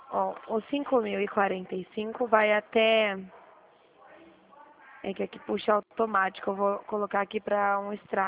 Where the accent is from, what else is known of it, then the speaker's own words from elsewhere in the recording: Dracena, São Paulo, Brazil; Eu sou de Dracena. Conhece aqui perto de Presidente Prudente?